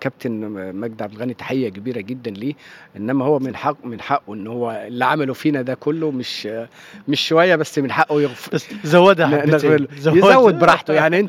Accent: Santis, Beheira, Egypt; وكنت ساكن في دمنهور لأن قريتي اسمها سنطيس بعيدة شوية عن دمنهور

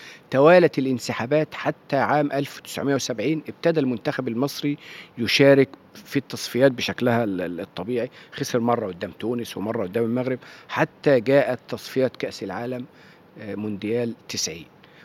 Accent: Santis, Beheira, Egypt; وكنت ساكن في دمنهور لأن قريتي اسمها سنطيس بعيدة شوية عن دمنهور

